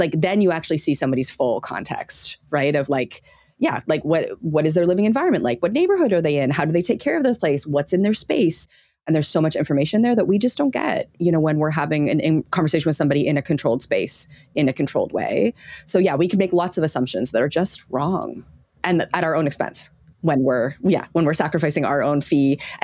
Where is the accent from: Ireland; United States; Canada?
Canada; We're Canadian. So far we're good.